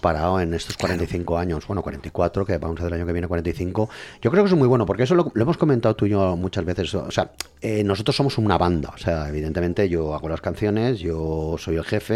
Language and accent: Spanish; Benetússer, Valencian Community, Spain; mi pueblo, de Benetusser, que le tengo mucho cariño también.